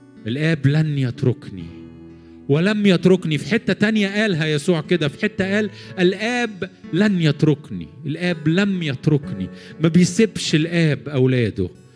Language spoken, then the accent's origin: Arabic; Egypt; يا رب حرك ايديك على بلدنا مصر